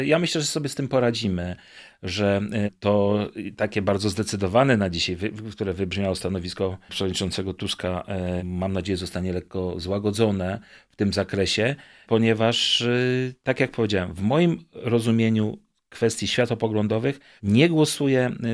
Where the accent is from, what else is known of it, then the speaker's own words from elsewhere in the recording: Wrocław, Lower Silesian Voivodeship, Poland; born there; prezydent miasta Wrocławia, mojego miasta i z urodzenia, i z wyboru